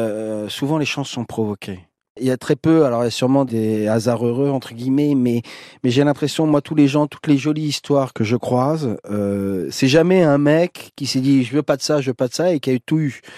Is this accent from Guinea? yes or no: no; Senlis, Hauts-de-France, France; Senlis, là d'où je viens, c'est vraiment à côté de Paris.